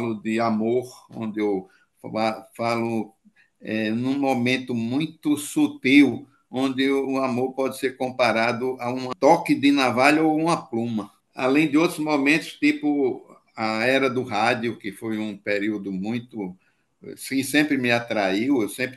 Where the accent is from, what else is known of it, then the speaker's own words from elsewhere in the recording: Mata Grande, Alagoas, Brazil; also born or lived in Natal; eu nasci em Natal, em 1953, com 3 anos fui para Mata Grande, no Alto Sertão de Alagoas, fica vizinho a Paulo Afonso. Passei 6 anos lá, e, portanto, boa parte da minha infância. 35 anos depois, eu voltei a Mata Grande